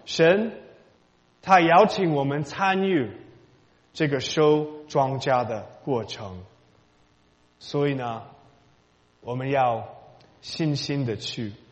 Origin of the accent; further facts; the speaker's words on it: United States; Chinese is a second language; 我一个美国人去中国大陆和台湾有很多机会